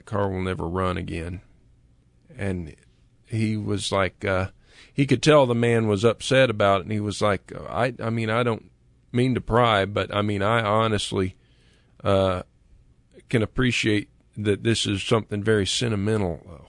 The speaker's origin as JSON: {"language": "English", "region": "Florida", "country": "United States", "tie": "born or raised there", "said": "And that was in the town where I grew up in Florida."}